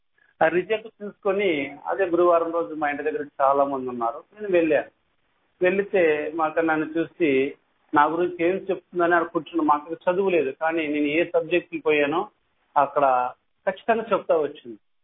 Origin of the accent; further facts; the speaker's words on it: Pamidi, Andhra Pradesh, India; నాది అనంతపురం జిల్లా పామిడి పట్టణం తాలూకా మున్సిపల్ అది. అయితే నేను ప్రభును ఎరగక మునుపు ఒక హిందూ కుటుంబంలో పుట్టిన వాడను.